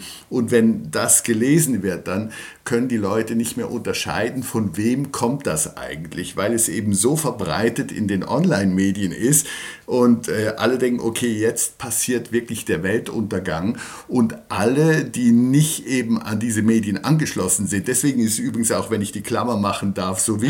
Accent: Switzerland; dass für mich als Schweizer ist das immer schwer auszuhalten.

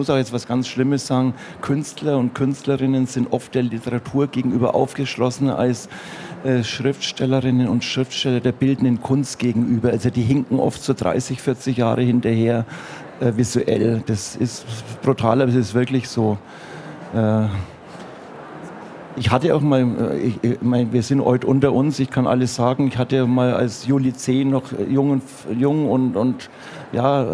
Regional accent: Nuremberg, Bavaria, Germany; now in Fürth, Germany; Also ich habe es ja nur von Nürnberg nach Fürth geschafft. Ich bin auch aus Nürnberg.

